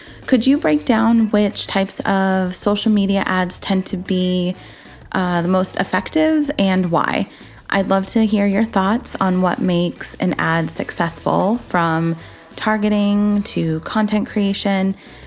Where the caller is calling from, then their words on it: Los Angeles, California, United States; from Los Angeles.